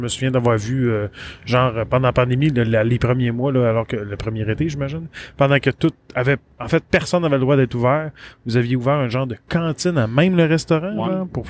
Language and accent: French; Alma, Quebec, Canada; parce que j'y suis jamais allé, puis je viens de l'Alma.